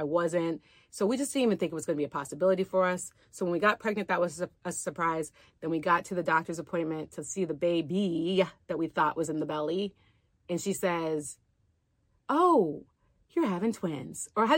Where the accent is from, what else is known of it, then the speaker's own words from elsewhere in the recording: North Carolina, United States; born there; I'm from the South. I was born in North Carolina.